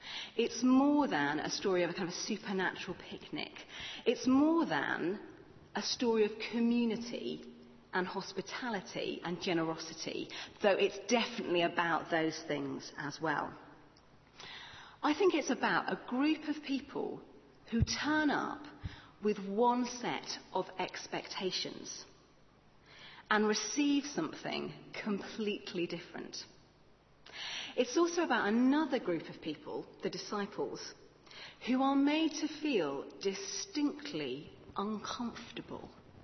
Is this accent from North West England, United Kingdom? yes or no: yes; Liverpool, North West England, United Kingdom; And I know my accent doesn't give it away, it's years of drama training, but I'm actually Anfield, born and bred.